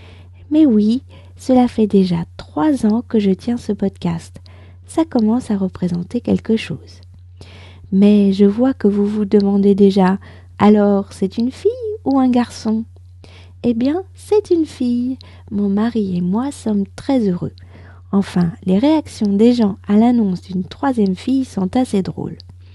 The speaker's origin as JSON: {"language": "French", "country": "France", "said": "je suis française, j'habite près de Paris"}